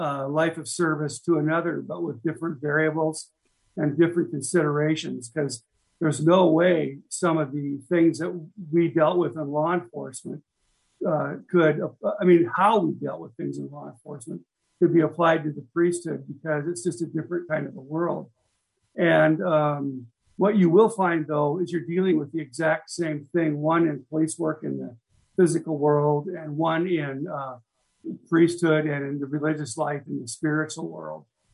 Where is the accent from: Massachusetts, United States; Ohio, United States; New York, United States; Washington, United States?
Washington, United States; Port Angeles; I started up in Port Angeles, Washington in the 1970s. I left the department. That's my hometown, too. That's up on the top of the Olympic Peninsula.